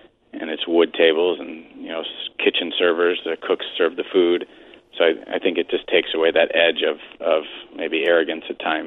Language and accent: English; Cleveland, Ohio, United States; also born or lived in New York / Europe; I'm from Cleveland originally, and, you know, living in New York for a bit, in Europe for a bit, I just wanted to be somewhere semi-close to home